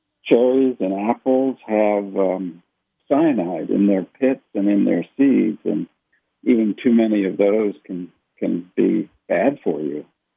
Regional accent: Wilmington, Delaware, United States; I grew up in Wilmington, Delaware, and I became enchanted with plants at about age 4, as I remember.

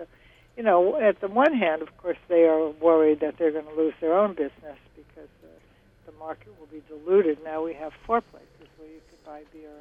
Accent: New Haven, Connecticut, United States; Well, when I was growing up in Connecticut, and the drinking age in Connecticut was 21, and New York was 18.

